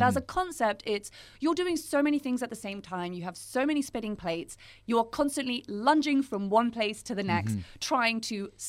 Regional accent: United Kingdom; as a British person, penalties hurt.

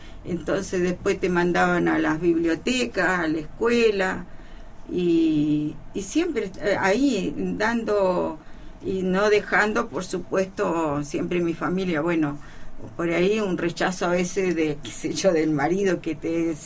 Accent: Coyhaique, Aysén, Chile; moved away as an adult; yo cuando me vine de Coyhaique

